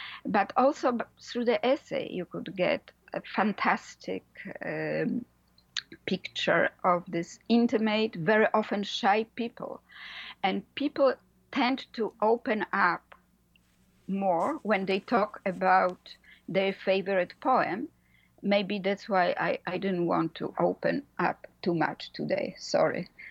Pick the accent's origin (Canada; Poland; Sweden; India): Poland; English is a second language; now in United States; I grew up in Poland, but I emigrated to the States, 30 years ago. So basically, I am American citizen, and now I've been living here.